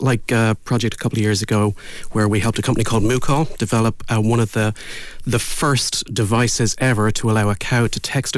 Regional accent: Ireland; as Irish people, we have an amazing ability to communicate.

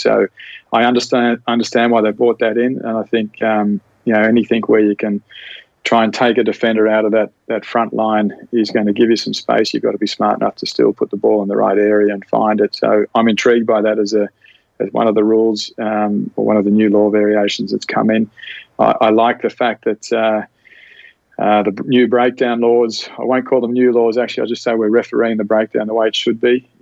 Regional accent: Australia; now in Ireland; And certainly as an Aussie back home, when you're down there, you think, geez, you know, it would make good sense to do it. Now that I'm living up here and coaching in Ireland

